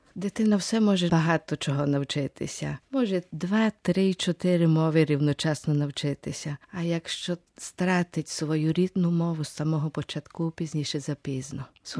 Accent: Buenos Aires, Argentina; Я народилася в Аргентині, ціле моє життя в Буенос-Айресі, я в Буенос-Айресі почуваюся вдома. Але я не можу себе уявити без українського духу.

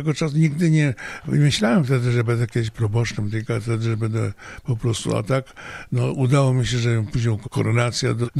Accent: Sanok, Subcarpathian Voivodeship, Poland; now in Wrocław, Poland; w tym roku mija 60 lat, jak przyjechałem do Wrocławia na studia, bo pochodzę z Bieszczad, z Sanoka.

